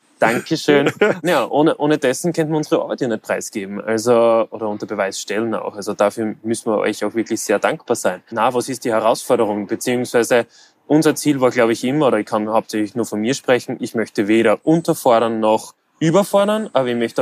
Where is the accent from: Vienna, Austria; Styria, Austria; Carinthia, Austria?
Styria, Austria; born there; accent: Styrian; bin 26, bin gebürtiger Steirer, wie man wahrscheinlich eh hören wird.